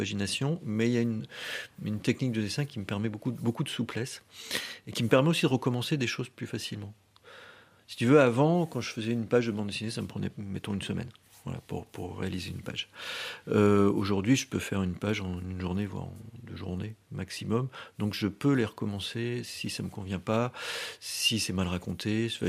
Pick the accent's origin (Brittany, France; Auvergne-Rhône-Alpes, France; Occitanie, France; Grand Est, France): Brittany, France; Saint-Brieuc; born there; si je suis né à Saint-Brieuc, effectivement je n'y ai pas vécu. D'accord. C'était la ville de mes grands-parents, donc je connais un petit peu. Mais j'ai quand même pas mal bougé en Bretagne.